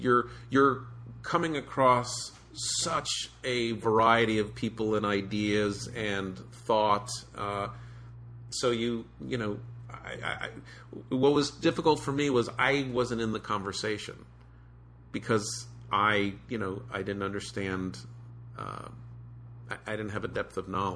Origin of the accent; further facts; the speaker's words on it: United States; I grew up 30 miles outside of New York, and there was always Manhattan